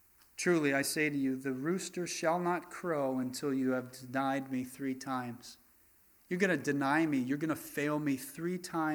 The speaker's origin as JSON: {"language": "English", "town": "Philadelphia", "region": "Pennsylvania", "country": "United States", "said": "I come from Philadelphia."}